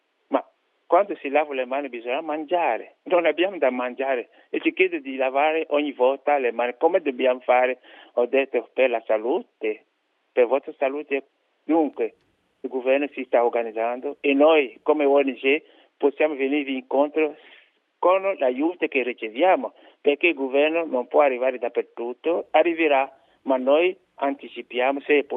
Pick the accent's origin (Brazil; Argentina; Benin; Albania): Benin; now in Switzerland; io sono originario del Benin, naturalizzato svizzero.